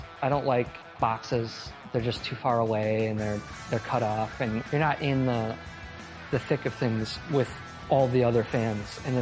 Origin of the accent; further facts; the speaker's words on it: Menomonee Falls, Wisconsin, United States; I grew up in Menominee Falls on a street called Destiny Drive, which is a pretty cool name for a street, I guess.